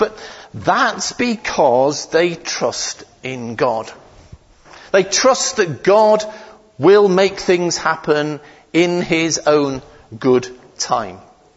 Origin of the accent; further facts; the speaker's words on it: United Kingdom; Or perhaps, being typically British, if I'm allowed to say that, meh, not really.